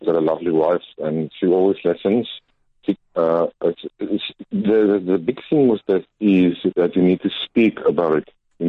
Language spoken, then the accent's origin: English; Cape Town, Western Cape, South Africa; also born or lived in Karoo; Okay, I'm originally from Cape Town. I was born in the Karoo, Kalfinia, and then I grew up in Cape Town and went to school there.